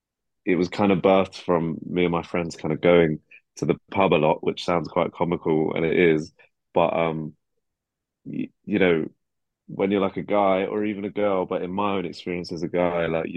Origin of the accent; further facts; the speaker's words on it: Hayes, London, United Kingdom; I'm from London, but I'm from the suburbs. Like I'm not from like in a city.